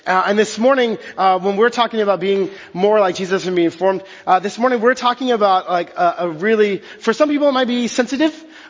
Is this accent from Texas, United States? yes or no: yes; Texas, United States; but I grew up in Texas, so this was said in the South a lot.